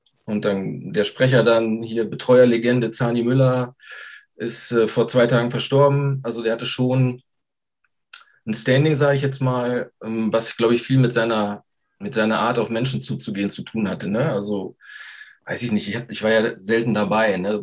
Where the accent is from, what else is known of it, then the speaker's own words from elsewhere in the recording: North Rhine-Westphalia, Germany; ich komme halt aus Nordrhein-Westfalen, das ist so eine Handballhochburg, es gibt 1000 Handballvereine